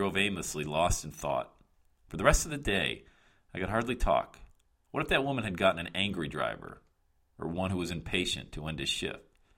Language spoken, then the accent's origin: English; Bradford, Pennsylvania, United States; moved away as an adult; now in Buffalo, United States; living in Buffalo, New York, about 80 miles north of Bradford, Pennsylvania, where my mom lived, in my hometown. That's where I was born and raised.